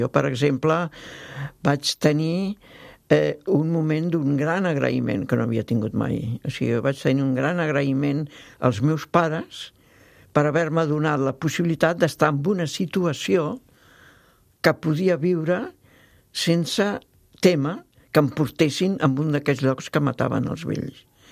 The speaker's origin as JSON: {"language": "Catalan", "country": "France", "second_language": "Catalan", "said": "jo vinc d'una família il·lustrada. En aquell moment era París, era França, jo vinc de França."}